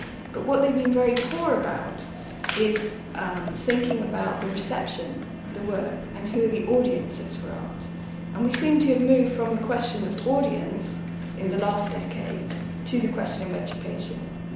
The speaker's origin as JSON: {"language": "English", "region": "London", "country": "United Kingdom", "said": "because I come from London"}